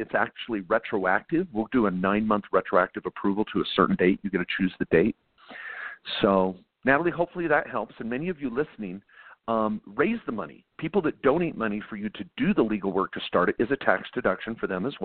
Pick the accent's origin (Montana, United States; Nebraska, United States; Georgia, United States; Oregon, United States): Oregon, United States; Eugene; born there; I was born in Eugene, Oregon in 1968.